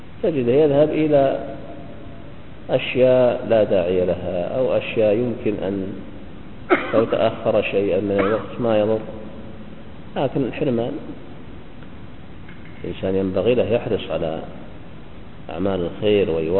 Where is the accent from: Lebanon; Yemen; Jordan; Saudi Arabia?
Saudi Arabia; Riyadh, Riyadh Province; ثم قل هذا يعني عندنا في الرياض قل